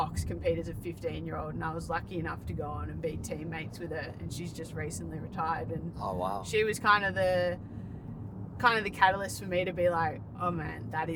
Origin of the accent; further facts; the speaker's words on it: Cairns, Queensland, Australia; born there; also born or lived in Mount Buller; Well, I was born up in Cairns, then we moved down to Bowen Heads.